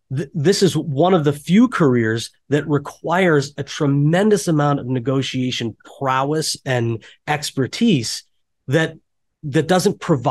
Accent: Minnesota, United States; moved away as an adult; now in New York City, United States; I moved to New York City from Minnesota. I grew up in a small town in Minnesota, went to college in Minnesota, and moved out to New York to be an actor, actually.

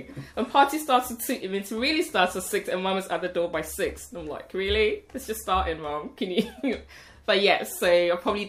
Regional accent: Accra, Greater Accra, Ghana; I can't give the best account of what Accra would be like

